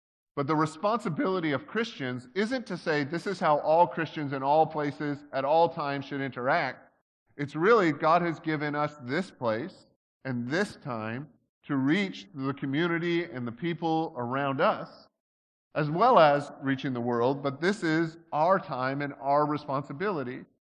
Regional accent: Canada; So, I'm Canadian, too, and I use that as my license to be an exterior critic of your entire system. I come from a land where we have a whole bunch of different parties

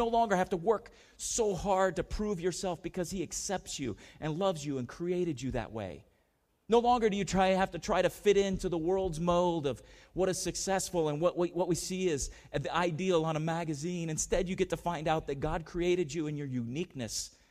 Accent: San Diego, California, United States; I grew up in San Diego, Charger fan from the beginning.

